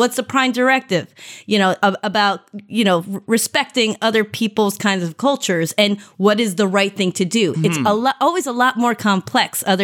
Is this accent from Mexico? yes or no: yes; Mexico; I grew up in Mexico.